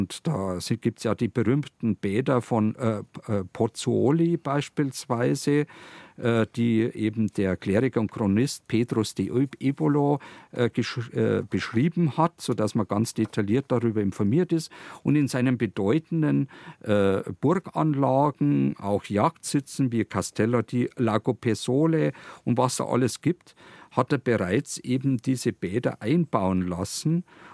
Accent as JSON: {"language": "German", "town": "Landshut", "region": "Bavaria", "country": "Germany", "tie": "born or raised there", "said": "Und das Zentrum damals war nichts anderes als meine Heimatstadt Landshut."}